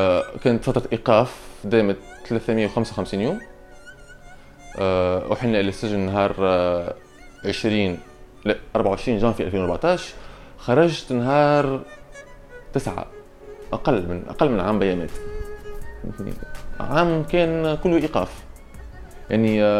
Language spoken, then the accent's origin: Arabic; Tunis, Tunis Governorate, Tunisia; بحكم اللي انا ولد تونس العاصمه،